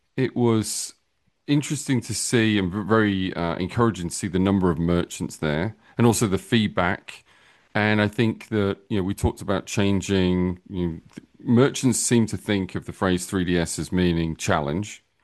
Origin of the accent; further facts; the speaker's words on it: United Kingdom; but I'm still British technically.